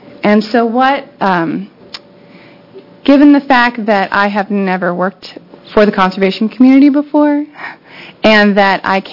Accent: Oregon, United States; I come from Southern Klamath County

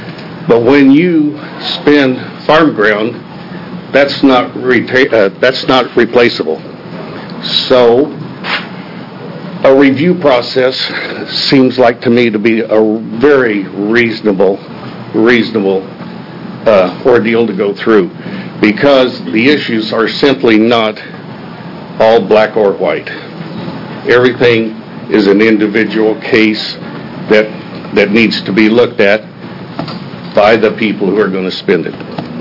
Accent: Oregon, United States; I'm from Douglas County. I'm a farmer and an orchardist.

